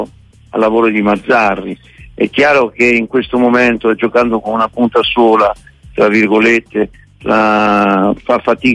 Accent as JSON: {"language": "Italian", "region": "Campania", "country": "Italy", "said": "Poi io sono un campano."}